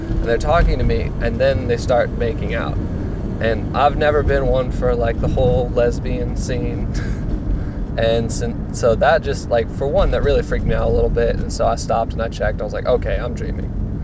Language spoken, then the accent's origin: English; Kansas, United States; I'm from Kansas. Spangles is a Kansas establishment.